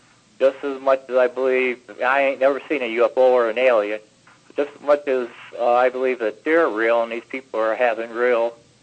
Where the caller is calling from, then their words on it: Ohio, United States; from Ohio.